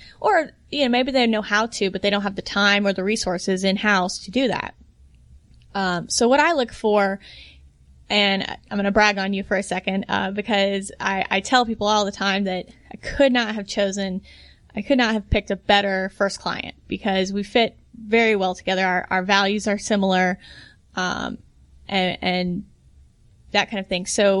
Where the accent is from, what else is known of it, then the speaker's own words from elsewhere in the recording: Georgia, United States; You know, I grew up here in Cobb County. I know a lot of people here. It's important to me. Atlanta is important to me. Cobb County is important to me.